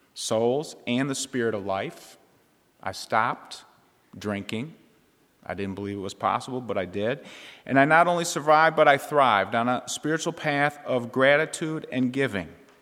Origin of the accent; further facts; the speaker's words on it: Chicago, Illinois, United States; in what some call Chirac, my hometown. Churches all over Chicago have declared that today, one day, Easter, no murders.